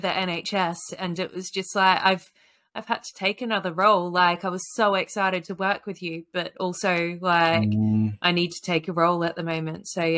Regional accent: Australia; and I'm originally Australian.

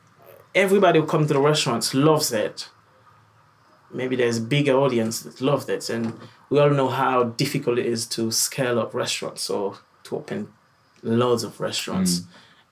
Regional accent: Haiti; now in Dominican Republic; And I'm from Haiti, and we cook, I would say classic French, but with the Caribbean flavors and twist. I live in Dominican Republic.

